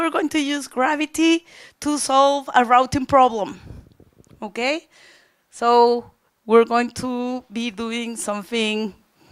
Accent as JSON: {"language": "English", "country": "Mexico", "said": "I am from Mexico."}